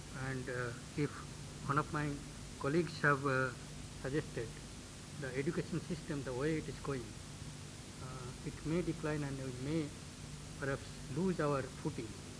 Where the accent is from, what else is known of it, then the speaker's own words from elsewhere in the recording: Jodhpur, Rajasthan, India; Sir, I am from Jodhpur, Kadri.